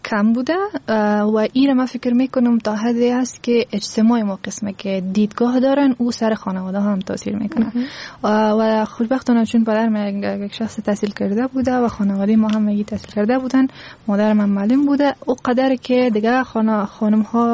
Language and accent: Persian; Afghanistan; چون هرچی نباشه ما افغان هستیم،